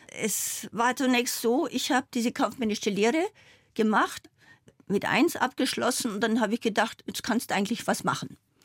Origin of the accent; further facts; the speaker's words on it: Sumpering, Bavaria, Germany; born there; in meinem Pass dann steht Ortsteil Sumpering. Saldenburg, Ortsteil Sumpering.